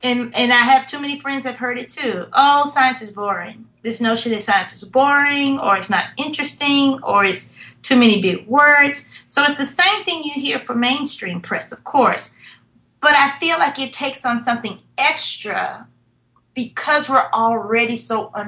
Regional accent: Memphis, Tennessee, United States; And so, and I grew up reading these papers. I'm from Memphis, Tennessee, and the Tri-State Defender, which still exists, yay, is one of those weekly papers

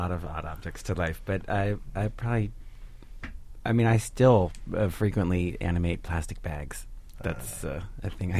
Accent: San Francisco, California, United States; I grew up in San Francisco, and that was the only time I met him.

